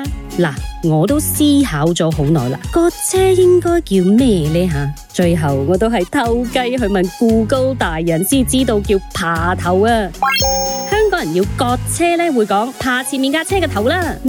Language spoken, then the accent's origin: Cantonese; Malaysia; 身为大马人，我哋梗系知道